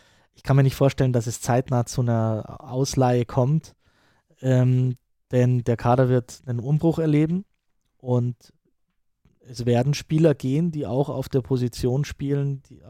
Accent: Rosenheim, Bavaria, Germany; In meine Heimat und Geburtsstadt.

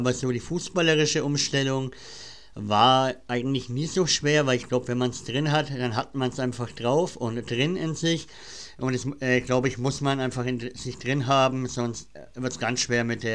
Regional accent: Schwabach, Bavaria, Germany; ich bin ja aus Nürnberg-Ecke, Schwabach da.

